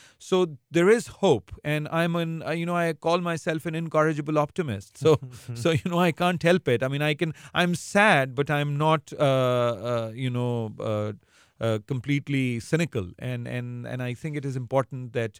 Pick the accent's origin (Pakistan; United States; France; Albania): Pakistan; Karachi, Sindh; now in Islamabad, Pakistan; Islamabad is a much smaller city, but I grew up in Karachi, which is a megapolis.